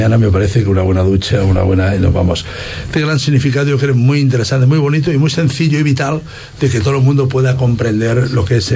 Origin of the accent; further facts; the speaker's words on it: Valencian Community, Spain; Los que somos de la Vega Baja sabemos lo que significa tener agua o no tener agua.